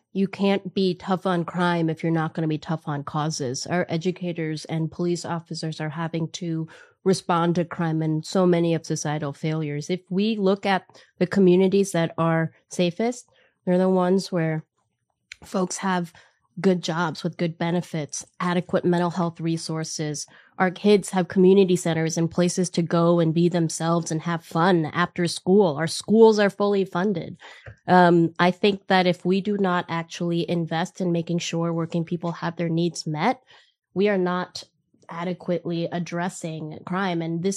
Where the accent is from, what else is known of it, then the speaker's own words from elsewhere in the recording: Wisconsin, United States; for me as a Korean American born and raised in Wisconsin